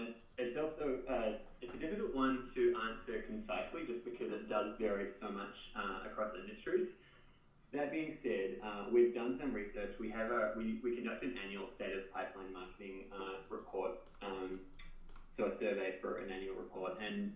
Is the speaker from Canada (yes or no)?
no; New Zealand; now in Seattle, United States; So I'm from New Zealand